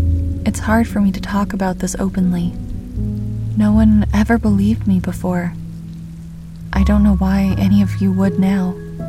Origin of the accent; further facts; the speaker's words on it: Texas, United States; I grew up in East Texas, rain country. Every bit as wet as West Texas is dry.